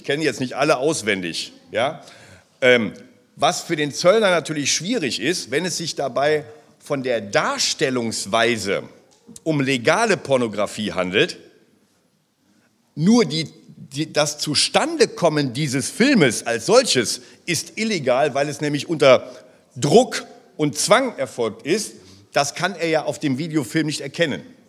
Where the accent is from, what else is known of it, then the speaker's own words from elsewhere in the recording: Rhineland, Germany; Ja, ich bin Rheinländer, da lege ich jetzt auf. ich komme aus dem Rheinland.